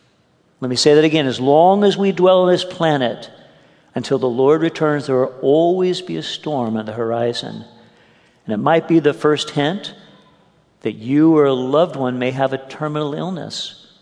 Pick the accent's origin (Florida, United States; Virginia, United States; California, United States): California, United States; Santa Barbara; also born or lived in Modesto, United States; Oh, we had seen storms as we grew up in Santa Barbara and then later here in Modesto in the Bay Area, but nothing prepared us for what we were about to experience in Arkansas.